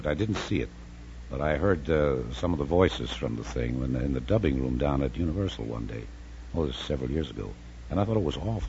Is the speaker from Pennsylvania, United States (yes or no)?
no; Montana, United States; also born or lived in Wisconsin; Oh, originally from, I was born in Wisconsin. And I moved to Montana when I was quite a young kid. Finished high school and college there, graduated from the University of Montana.